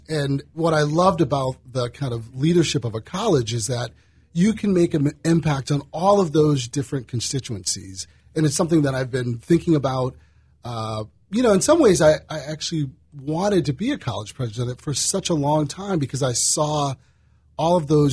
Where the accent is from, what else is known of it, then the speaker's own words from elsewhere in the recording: Connecticut, United States; while I'm a Northeast kid, born in Connecticut, as you mentioned